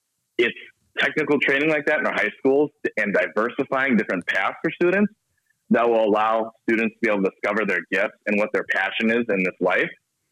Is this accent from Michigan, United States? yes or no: yes; Grand Rapids, Michigan, United States; growing up in Grand Rapids, we're such a tight-knit community that takes care of each other and looks out for each other.